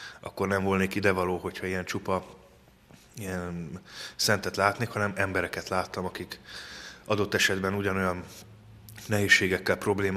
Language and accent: Hungarian; Budapest, Hungary; Pasaréti illetőségű vagyok. Ez azt jelenti, hogy egy ferences plébánián nőttem föl kisgyerekkorom óta.